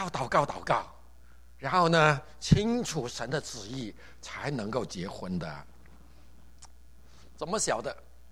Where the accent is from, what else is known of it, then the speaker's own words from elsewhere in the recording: Hong Kong; moved away as an adult; also born or lived in Taiwan; 我们香港人讲老实话了，很糟糕的了